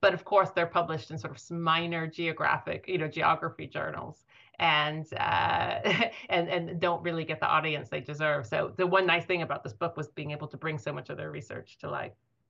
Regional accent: Chapel Hill, North Carolina, United States; moved away as an adult; Now, I can totally do this with my hometown of Chapel Hill, North Carolina, at least frozen in time in my mind from when I was 18. I haven't lived there in quite a long time

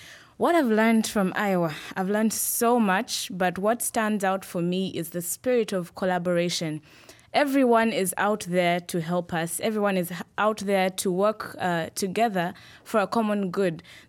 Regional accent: Uganda; now in United States; I'm from Uganda, the pearl of Africa.

